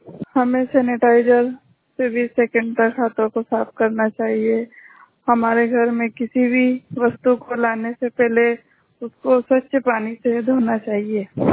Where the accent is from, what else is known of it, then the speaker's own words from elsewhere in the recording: Biaora, Madhya Pradesh, India; मैं ब्लॉक ब्यावरा से हूँ।